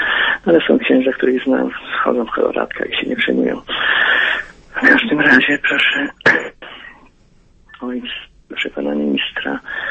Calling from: Subcarpathian Voivodeship, Poland; z Podkarpacia. Witam pana ministra

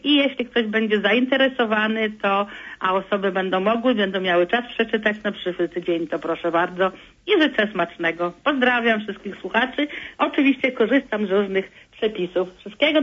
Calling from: Toruń, Kuyavian-Pomeranian Voivodeship, Poland; z Torunia.

